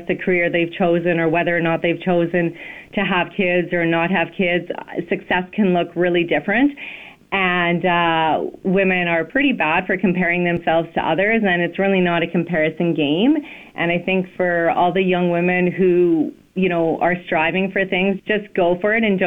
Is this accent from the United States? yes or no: no; Canada; I think growing up in Canada, sort of feel like, oh, it's pretty equal.